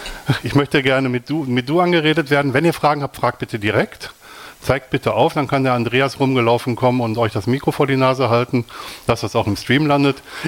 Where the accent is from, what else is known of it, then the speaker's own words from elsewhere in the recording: Wanne-Eickel, North Rhine-Westphalia, Germany; now in Switzerland; Ich komme aus dem Ruhrgebiet, das ist das Logo unten mit dem Pferdchen. Ich komme aus Wanne-Eickel, das ist das Wappen der damaligen Stadt Wanne-Eickel. Momentan lebe ich in der Schweiz